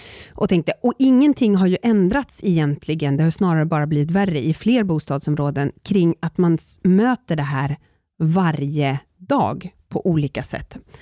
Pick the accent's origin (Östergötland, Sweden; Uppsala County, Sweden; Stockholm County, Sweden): Uppsala County, Sweden; Uppsala; jag är uppvuxen i hyresrätt i Uppsala